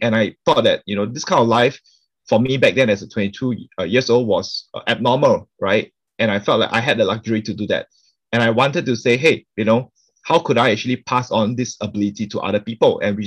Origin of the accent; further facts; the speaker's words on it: Singapore; I think growing up in Singapore, there were certain occasions where I felt financially quite inferior